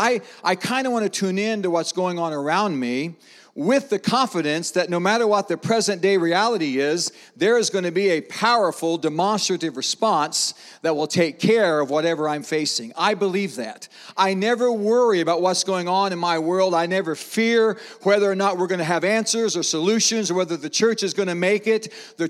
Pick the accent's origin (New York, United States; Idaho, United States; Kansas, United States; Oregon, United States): Kansas, United States; Wichita; I'm a Wichita kid, so I grew up in Wichita.